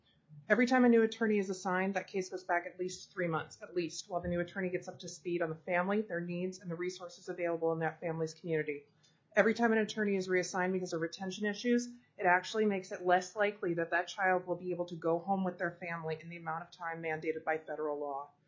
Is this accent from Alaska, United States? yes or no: yes; Anchorage, Alaska, United States; I am from Anchorage. This is my home.